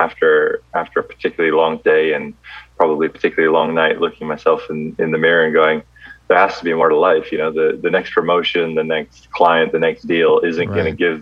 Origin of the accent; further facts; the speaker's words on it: California, United States; also born or lived in Greece / Belgium; So moved to California when I was four. My mom was, I was born in Greece, moved to Belgium, so I'm actually a Belgian citizen now.